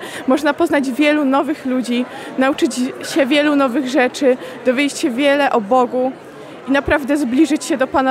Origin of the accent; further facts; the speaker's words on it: Rzeszów, Subcarpathian Voivodeship, Poland; Mam 17 lat i jestem z Rzeszowa.